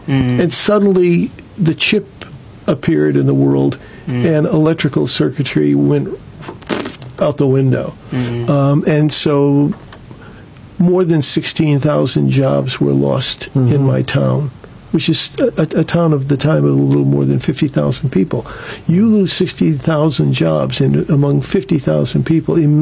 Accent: Williamstown, Massachusetts, United States; I do a column for my hometown newspaper, the Berkshire Eagle.

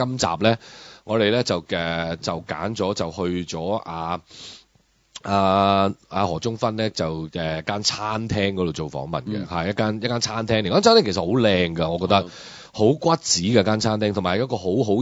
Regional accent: Hong Kong; 用咗我哋香港人嘅思维

